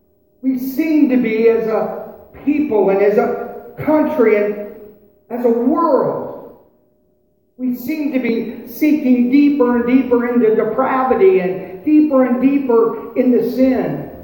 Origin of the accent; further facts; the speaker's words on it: Michigan, United States; also born or lived in western US; I was raised in Michigan, in southeastern Michigan. I was raised there, but I spent a great deal of time out west